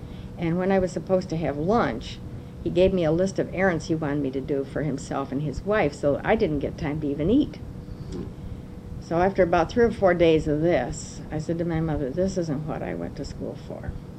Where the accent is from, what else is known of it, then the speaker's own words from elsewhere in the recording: Plymouth, Michigan, United States; Well, I grew up in Plymouth, Michigan, graduated from Plymouth High School, and from there I went to the Detroit Art Academy in Detroit